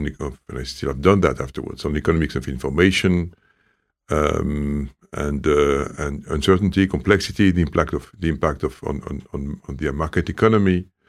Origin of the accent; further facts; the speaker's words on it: Paris, Île-de-France, France; English is a second language; also born or lived in Alsace; I was born in Paris, and I was just I lived both in Paris and in the east of France, in Alsace.